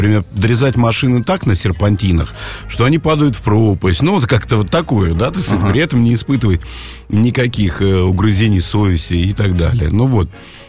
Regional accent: Donbas, Ukraine; я, например, там о Донбассе думаю всегда, поскольку я тамошний уроженец.

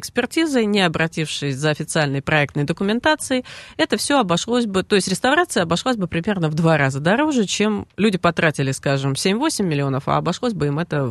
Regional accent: Moscow, Russia; Поражает именно как коренную москвичку.

